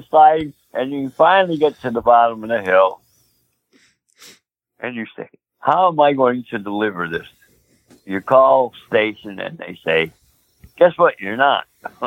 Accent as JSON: {"language": "English", "town": "Allentown", "region": "Pennsylvania", "country": "United States", "said": "I come from Allentown."}